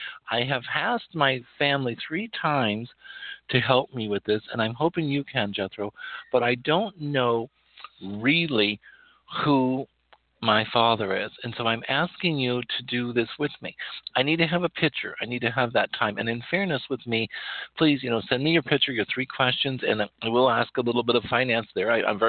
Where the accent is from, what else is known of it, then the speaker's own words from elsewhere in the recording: Wyoming, United States; I'm from Wyoming, for those of you who don't know, and it was really nice to see a lot of the Wyoming Territorial Prison